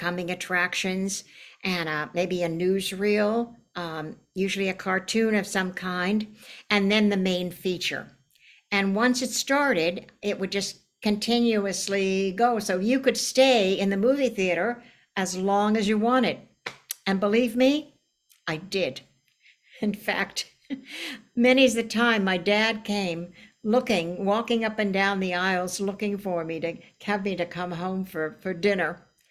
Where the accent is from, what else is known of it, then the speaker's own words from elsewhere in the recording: Pittsburgh, Pennsylvania, United States; Well, I grew up in the South Hills area of outside of Pittsburgh.